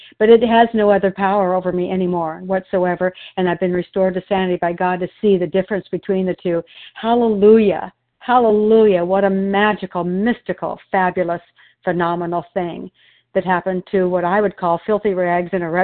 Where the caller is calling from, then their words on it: Oregon, United States; I'm calling in from Oregon.